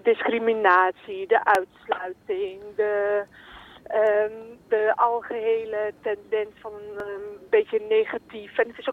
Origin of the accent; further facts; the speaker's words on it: Winterswijk, Gelderland, Netherlands; Ik kom uit Winterswijk, dus een dorp met best wel een grote Molukse gemeenschap.